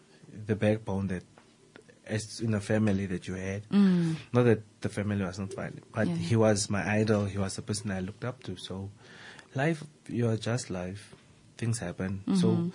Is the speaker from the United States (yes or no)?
no; Lüderitz, Karas Region, Namibia; So mind you, I was born and raised in Lutheritz. My whole from zero to until I'm done.